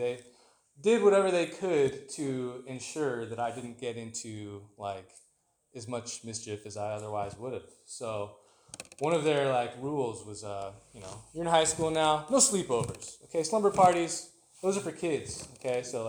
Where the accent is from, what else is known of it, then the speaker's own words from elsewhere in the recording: San Luis Obispo, California, United States; So I grew up in San Luis Obispo, so not too far from here, obviously.